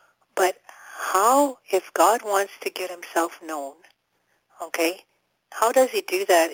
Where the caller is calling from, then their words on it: Canada; Hi, I'm calling from Canada.